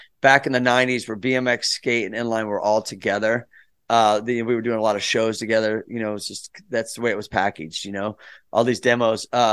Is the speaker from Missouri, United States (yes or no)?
yes; Missouri, United States; I'm from Missouri, the snow.